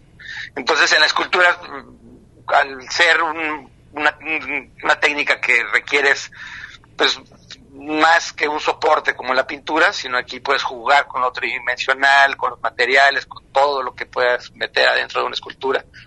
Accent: Mexico City, Mexico; born there; nací en la Ciudad de México

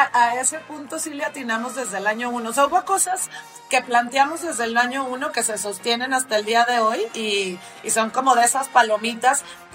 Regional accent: Guadalajara, Jalisco, Mexico; El equipo como básico, base, éramos y somos de Guadalajara, la mayoría.

